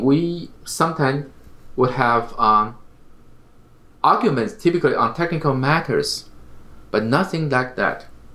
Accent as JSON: {"language": "English", "country": "Taiwan", "moved": "yes", "lives_now": "United States", "said": "Now, it's funny because I came from Taiwan. And you can call me a Chinese American or Taiwanese American. I can accept both."}